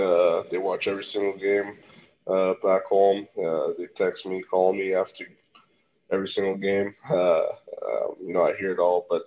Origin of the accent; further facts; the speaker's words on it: Montreal, Quebec, Canada; growing up in Montreal, obviously a big Habs fan.